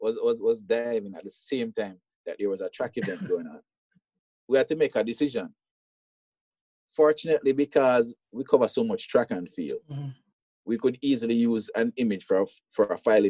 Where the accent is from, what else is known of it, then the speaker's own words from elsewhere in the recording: Jamaica; As a Jamaican, I kind of felt